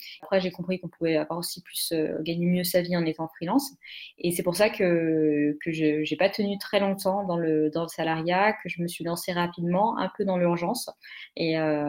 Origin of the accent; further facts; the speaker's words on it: Bordeaux, Nouvelle-Aquitaine, France; also born or lived in Lyon; now in Paris, France; la femme que je suis à 29 ans aujourd'hui, alors je viens de Bordeaux à la base, j'ai fait mes études sur Lyon et j'ai bougé à Paris pour travailler